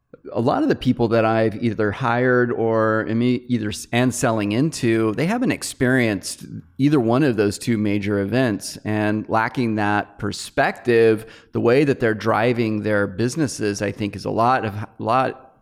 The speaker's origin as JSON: {"language": "English", "region": "California", "country": "United States", "said": "as a Californian, we see in San Francisco, the rents continuing to skyrocket"}